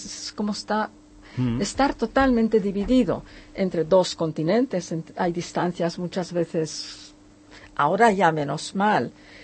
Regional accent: Philippines; Spanish is a second language; Yo, claro, siendo filipina, porque soy de origen filipino, tengo bastante contacto con los filipinos que vienen.

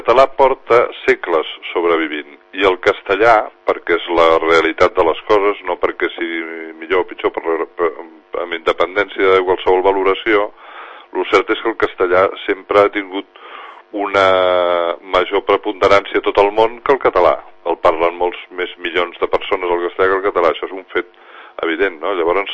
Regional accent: Catalonia, Spain; Jo com a català

